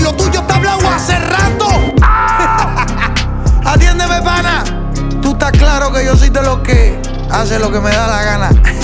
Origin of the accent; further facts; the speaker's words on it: Puerto Rico; Yo soy de Puerto Rico.